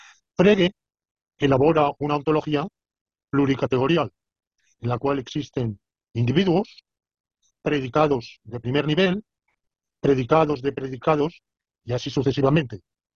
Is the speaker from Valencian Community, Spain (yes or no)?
yes; Alicante, Valencian Community, Spain; Es un tributo a mi ciudad natal, Alicante.